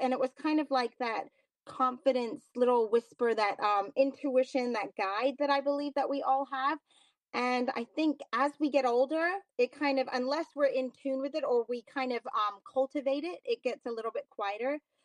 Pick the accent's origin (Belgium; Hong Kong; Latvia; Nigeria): Hong Kong; moved away as an adult; now in New York City, United States; I grew up in Hong Kong. And then I moved to New York City when I was after I graduated.